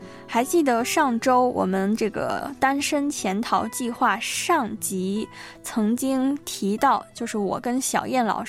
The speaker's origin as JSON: {"language": "Chinese", "region": "northern China", "country": "China", "tie": "born there", "lives_now": "Hong Kong, China", "said": "而我又出生在一个就是北方的一个很传统的省份，虽然我现在来到了香港"}